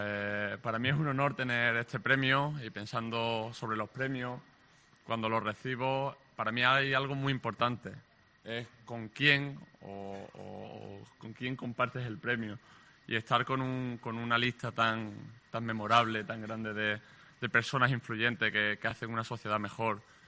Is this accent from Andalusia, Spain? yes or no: yes; Málaga, Andalusia, Spain; como malagueño y como amante del deporte